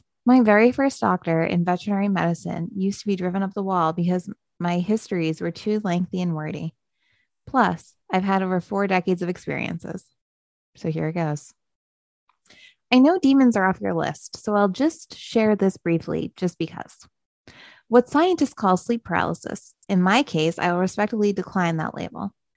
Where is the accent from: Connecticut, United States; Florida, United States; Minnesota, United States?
Connecticut, United States; For years growing up in Connecticut, I lived and drove down a road named Hell Hollow Road.